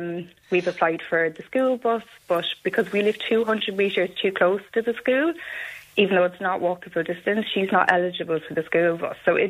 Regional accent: Cork, Munster, Ireland; now in Naas, Ireland; I'm originally from Cork. My husband is from Kildare. We're quite similar in that we moved down here. We've made Naas our home, and we've no plans to leave. We're very, very happy in Naas.

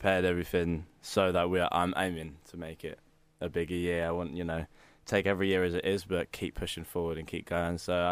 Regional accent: Portsmouth, South East England, United Kingdom; born there; because it was obviously being a hometown festival, because I was born in Portsmouth.

